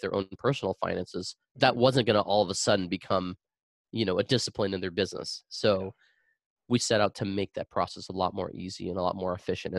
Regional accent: Arizona, United States; Yeah. So I was born and raised in Arizona. I was born to Cambodian, my parents are Cambodian refugees. So they came over in early 1980s to Arizona, and I was born a few months after they came.

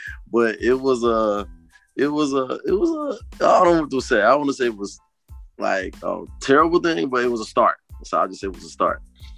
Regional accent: Charlotte, North Carolina, United States; I'm from Charlotte, North Carolina. And of course, my parents, they reside from West Africa, Liberia, so I'm a real African-American, so to speak.

